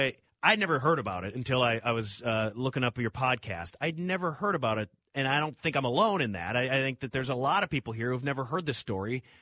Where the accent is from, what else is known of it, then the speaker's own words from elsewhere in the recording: Minnesota, United States; Well, first of all, I'm from Minnesota. I had never heard of this story.